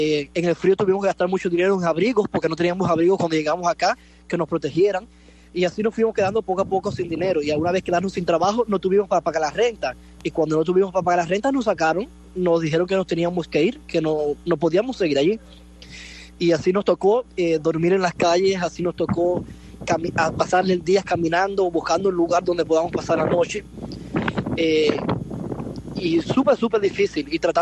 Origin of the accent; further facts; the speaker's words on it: Banes, Holguín, Cuba; porque yo soy natal de Vanes, Holguín.